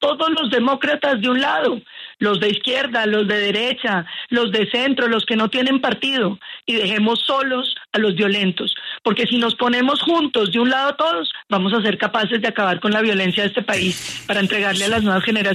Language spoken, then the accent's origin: Spanish; Colombia; Nosotros como colombianos tenemos que entender que nos estamos envejeciendo antes de volvernos ricos.